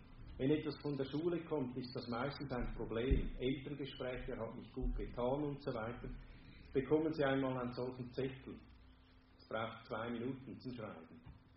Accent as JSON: {"language": "German", "region": "Zurich", "country": "Switzerland", "tie": "born or raised there", "said": "ich bin in Zürich aufgewachsen"}